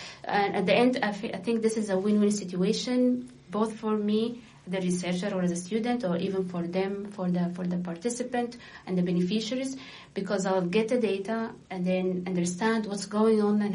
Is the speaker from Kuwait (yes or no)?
no; Sudan; So I'm from Sudan, but at the same time, I'll be working in different sub-Saharan Africa.